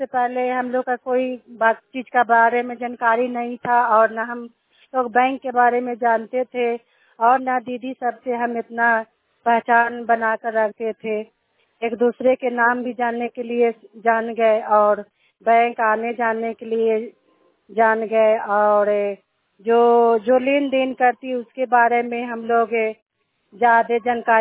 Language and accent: Hindi; Nagar Nausa, Bihar, India; और नगर नौसा के रहने वाली हूँ